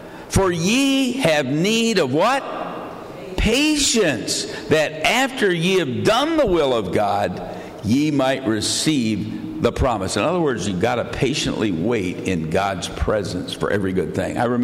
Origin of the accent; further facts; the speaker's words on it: Grand Rapids, Michigan, United States; born there; now in Pennsylvania, United States; I came from Michigan. I'm pastoring in Pennsylvania.